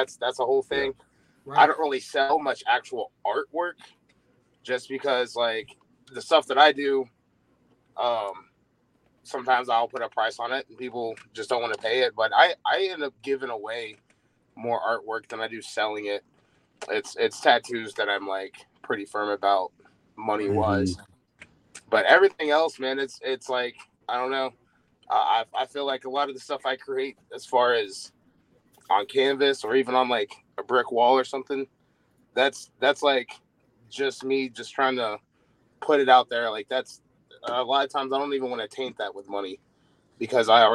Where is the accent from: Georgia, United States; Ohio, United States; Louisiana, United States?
Ohio, United States; Cincinnati; Well, I grew up in Cincinnati, and where I grew up at was right next to train tracks and factories and shit.